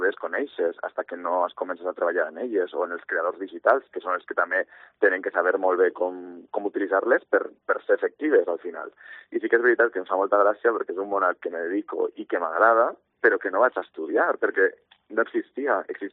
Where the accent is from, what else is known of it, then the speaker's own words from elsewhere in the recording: Vinaròs, Valencian Community, Spain; intento tornar sempre que puc a Vinaròs, que sempre fa molta il·lusió, evidentment, perquè al final és el meu poble i és on soc molt feliç quan vaig.